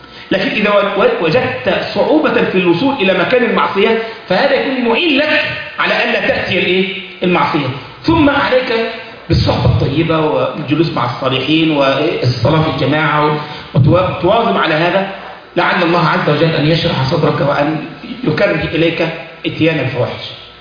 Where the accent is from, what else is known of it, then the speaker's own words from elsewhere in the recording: Egypt; عندنا في مصر مش قلت لكم ازاي؟